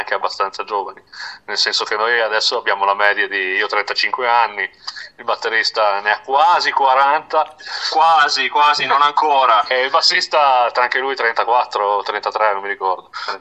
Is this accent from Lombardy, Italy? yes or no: no; Pavullo nel Frignano, Emilia-Romagna, Italy; Siamo di Pavullo nel Frignano, in provincia di Modena.